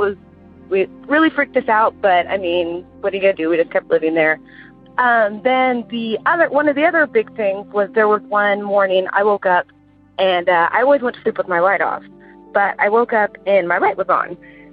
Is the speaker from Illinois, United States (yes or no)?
no; Houston, Texas, United States; I'm from Houston, Texas.